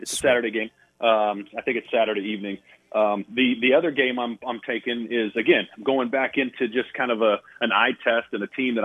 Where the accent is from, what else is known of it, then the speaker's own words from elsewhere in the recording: Las Vegas, Nevada, United States; I'm taking Texas San Antonio, UTSA, -21 against my hometown running Rebels.